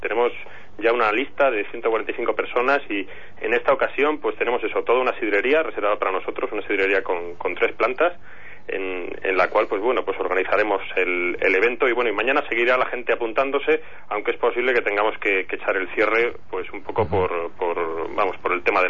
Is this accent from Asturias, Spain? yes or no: yes; Asturias, Spain; now in Madrid, Spain; los que somos asturianos y residimos en Madrid